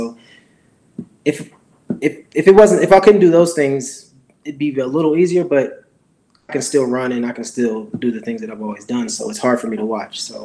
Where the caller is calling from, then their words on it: Columbus, Ohio, United States; My house, Columbus, Ohio.